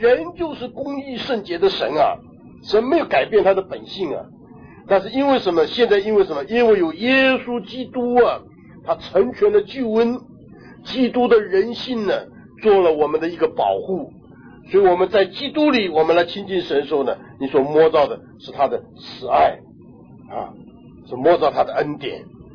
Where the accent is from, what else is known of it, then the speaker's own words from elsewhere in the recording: China; 我们中国人讲这个飞蛾扑火